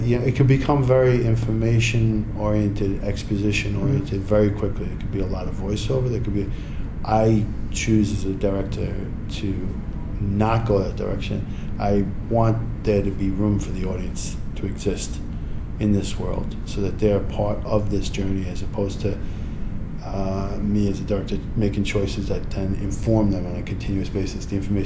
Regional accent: New York, United States; I mean, as a New Yorker, first thing out of my mouth, get out of here.

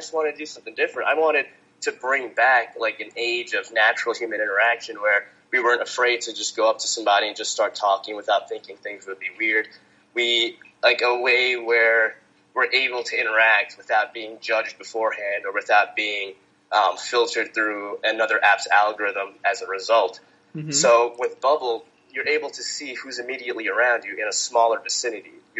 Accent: New York City, New York, United States; Like, I grew up in New York City.

